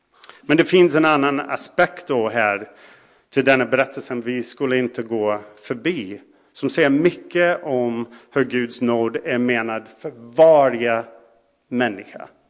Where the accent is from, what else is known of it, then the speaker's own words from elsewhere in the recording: Minnesota, United States; Elizabeth Johnson, pastor i Minnesota där jag växte upp, hon skrev i sin kommentar om Johannes 2 så här.